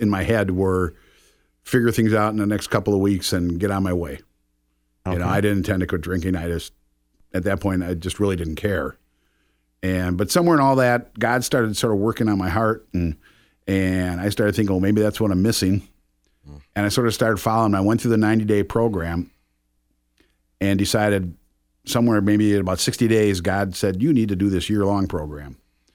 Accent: Wisconsin, United States; now in Winston-Salem, United States; I'm not from Winston-Salem. I'm originally from Wisconsin. I came down here, but I really came down here with the intentions of staying 2 weeks

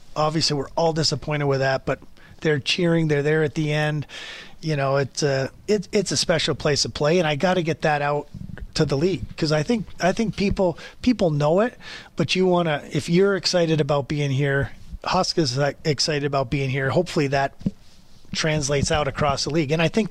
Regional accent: United States; now in Calgary, Canada; And I'm American, so, you know, I can firsthand say I love living in Calgary. I love being in Calgary. I've been here, you know, over 20 years now.

